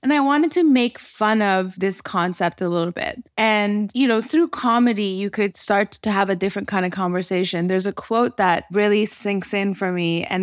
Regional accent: Toronto, Ontario, Canada; I grew up in Toronto.

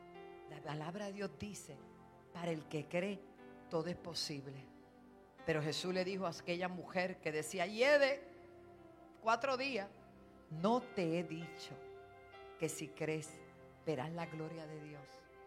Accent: Bayamón, Puerto Rico; yo me crié en Bayamón, estamos en la Guardarraya, somos de Toa Alta, de Bayamón y de Puerto Rico.

